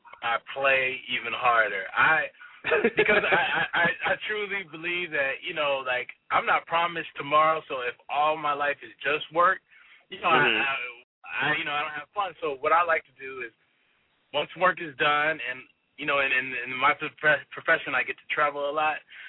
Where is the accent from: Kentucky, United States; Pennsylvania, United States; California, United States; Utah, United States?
California, United States; Rancho Cucamonga; also born or lived in Pomona; I was born in Pomona, California and raised in Rancho Cucamonga.